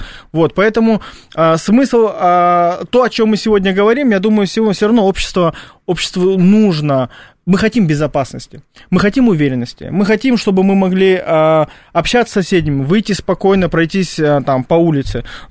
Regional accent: Grozny, Chechnya, Russia; now in Moscow, Russia; Я из Грозного. Ну, я живу в Москве, но был в Грозном.

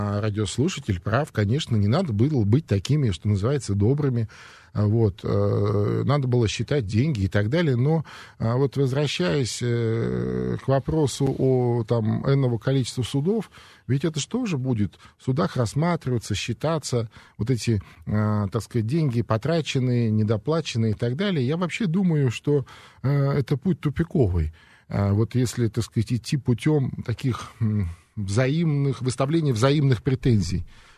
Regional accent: Crimea, Ukraine; born there; в Крыму родился, это моя родина.

